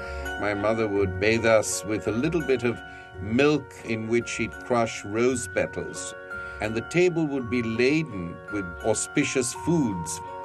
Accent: Mumbai, Maharashtra, India; professor of English at Harvard University. I am a Parsi from Bombay.

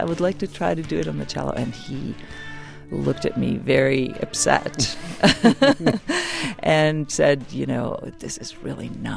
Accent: Israel; I grew up in Israel, and I was discovered by Stern when I was 12.

